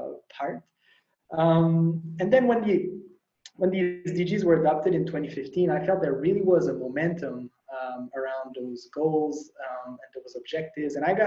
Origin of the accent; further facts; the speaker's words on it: Canada; I'm Canadian.